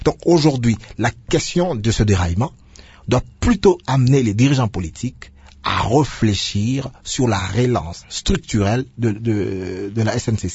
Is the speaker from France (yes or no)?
no; Lubumbashi, Haut-Katanga, DR Congo; Je suis né à Lubumbashi sur Maniema et tout ça. Je suis allé dans ma maison d'enfance dernièrement quand j'étais au Katanga